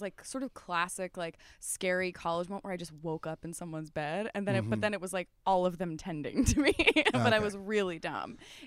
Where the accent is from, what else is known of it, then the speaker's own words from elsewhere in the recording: Westchester, Ohio, United States; Westchester, Ohio. We grew up, like, right by a farm.